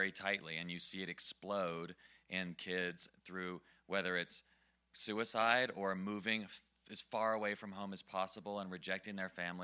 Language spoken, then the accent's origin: English; Nashville, Tennessee, United States; And I grew up in the Bible Belt, Nashville, Tennessee, evangelical Christian, church 4 times a week.